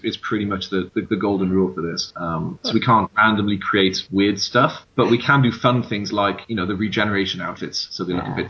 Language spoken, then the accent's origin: English; United Kingdom; I grew up with it being a Brit through the 80s